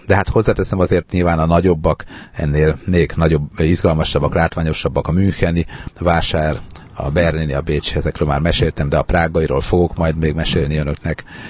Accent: Sopron, Győr-Moson-Sopron, Hungary; born there; Én Sopronban születtem

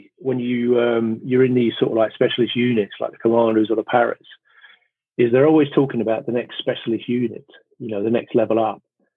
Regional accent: London, United Kingdom; I grew up in London. I was born in Dulwich in London, and I can only describe it as very feral.

